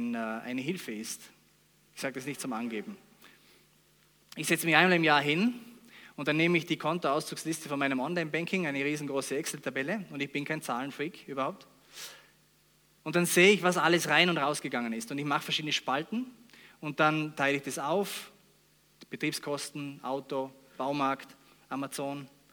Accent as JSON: {"language": "German", "region": "Vorarlberg", "country": "Austria", "said": "Das ist nicht unsere Stärke als Vorarlberger, möchte ich behaupten."}